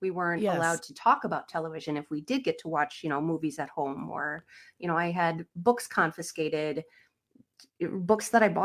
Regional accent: Sparta, Wisconsin, United States; A little central-ish Wisconsin. Okay. I grew up in the Thomas Sparta area.

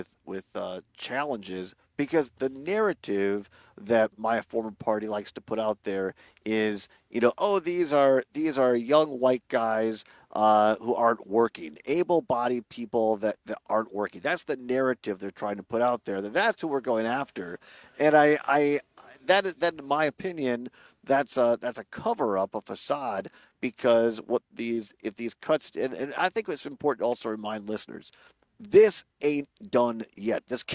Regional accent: Richland Center, Wisconsin, United States; I mean, I grew up in Southwest Wisconsin, a rural area in Richland Center.

